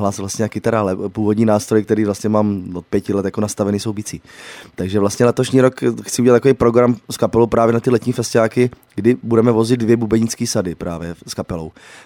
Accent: South Moravian Region, Czechia; vlastně na okrese, řeknu Brno venkov, odkud pocházím.

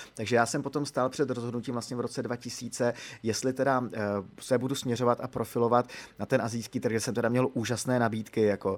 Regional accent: Hořice, Hradec Králové Region, Czechia; jsem z Hořic pod Krkonoší

